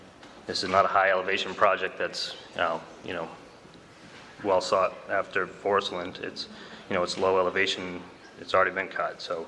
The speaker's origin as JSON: {"language": "English", "town": "Bingham", "region": "Maine", "country": "United States", "tie": "born or raised there", "said": "I grew up in Bingham. I've moved to Southern Maine now, but my folks still live here."}